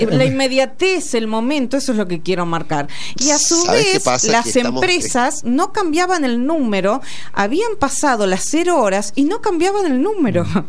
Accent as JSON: {"language": "Spanish", "country": "Argentina", "said": "esto nos muestra cómo somos también los argentinos en otros aspectos."}